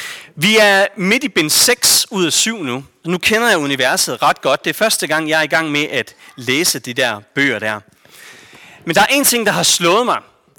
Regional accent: Tarm, Central Denmark Region, Denmark; Kommer fra Tarm.

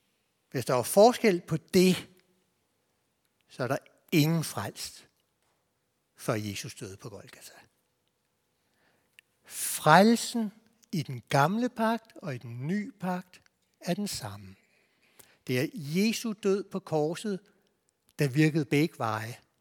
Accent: Copenhagen, Capital Region of Denmark, Denmark; Altså, godt nok er jeg københavner

